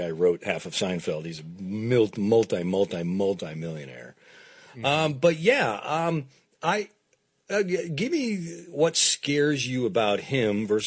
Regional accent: Canada; Like I'm French-Canadian, okay? But I'm not from France.

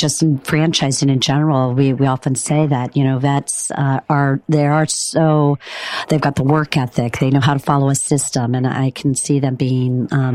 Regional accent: Cincinnati, Ohio, United States; the franchisor is actually headquartered in my hometown, Cincinnati.

